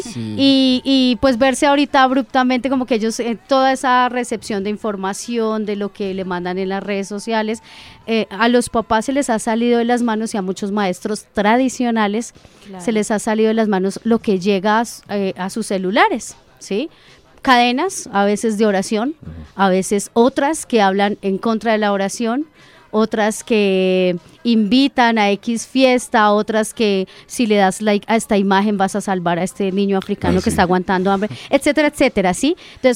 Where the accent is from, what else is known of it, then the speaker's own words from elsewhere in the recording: Bogotá, Colombia; soy de Bogotá. Me dijo, a veces se le pega como el acento, en Zamacá tienen un cantadito específico y a veces como que se me pega.